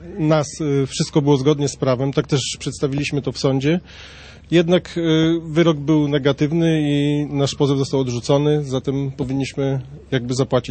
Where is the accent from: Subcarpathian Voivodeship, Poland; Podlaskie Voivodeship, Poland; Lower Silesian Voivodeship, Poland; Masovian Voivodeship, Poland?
Podlaskie Voivodeship, Poland; Augustów; Dobry wieczór, jestem z Augustowa.